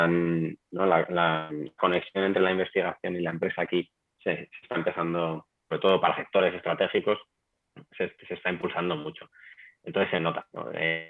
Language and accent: Spanish; Madrid, Community of Madrid, Spain; Yo soy de Madrid, en Madrid las temperaturas bajan de 0 grados, etcétera.